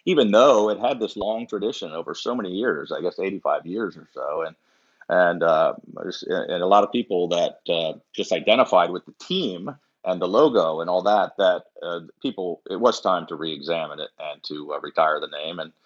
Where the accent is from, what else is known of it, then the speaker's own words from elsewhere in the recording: Maryland, United States; I grew up in Prince George's County as a lifelong fan of the team.